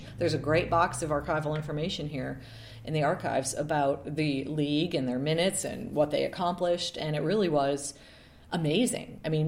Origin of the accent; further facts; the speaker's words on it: Rochester, New York, United States; So I grew up in Rochester, New York